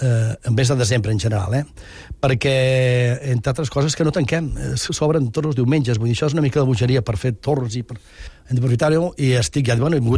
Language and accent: Catalan; Catalonia, Spain; tinc l'ànima català, i soc català, i penso, rumio, canto, reso en català